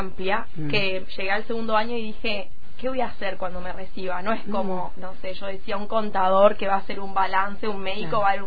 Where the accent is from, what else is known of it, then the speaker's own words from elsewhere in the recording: Tierra del Fuego, Argentina; Sí, soy fueguina. Fueguina del hospital, nací acá.